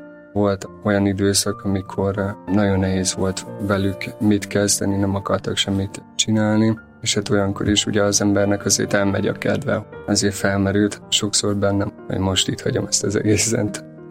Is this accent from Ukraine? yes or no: yes; Zakarpattia Oblast, Ukraine; now in Hungary; Kihívás volt, menjek el vissza Kárpátaljára, szülőföldemre, vagy pedig maradjak itt Magyarországon